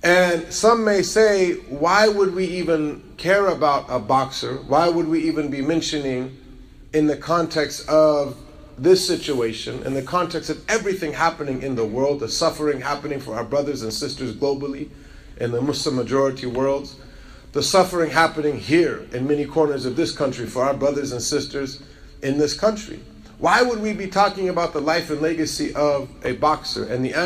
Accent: United States; having been asked that question so many times as an American convert to Islam

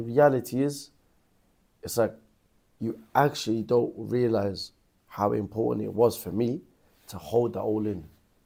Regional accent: Mosul, Nineveh, Iraq; I'm from Iraq. I'm from Mosul.

